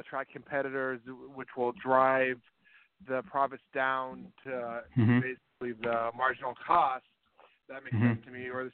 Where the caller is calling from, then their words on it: Jacksonville, United States; from Jacksonville.